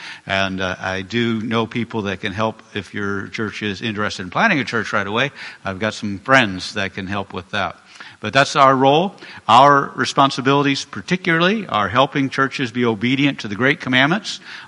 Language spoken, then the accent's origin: English; Fort Dodge, Iowa, United States; both raised here in Iowa. Marty grew up in the southeast Iowa in the Wellman area near Kelowna. And I grew up in Fort Dodge.